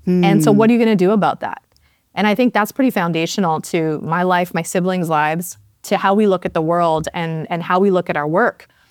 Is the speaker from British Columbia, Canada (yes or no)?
no; Saskatchewan, Canada; Like I grew up in the prairies. I grew up in Saskatchewan.